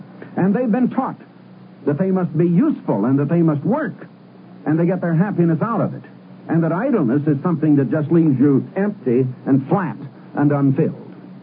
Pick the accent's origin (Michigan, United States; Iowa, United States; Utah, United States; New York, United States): Iowa, United States; Now, I was born and raised in Iowa